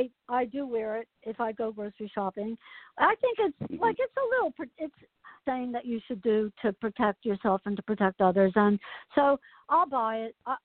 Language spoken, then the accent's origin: English; Asbury Park, New Jersey, United States; my community where I grew up in Asbury Park in New Jersey, the state of New Jersey.